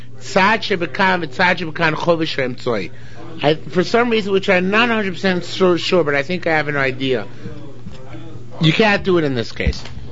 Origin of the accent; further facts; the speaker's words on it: New York, United States; I come from Nassau County.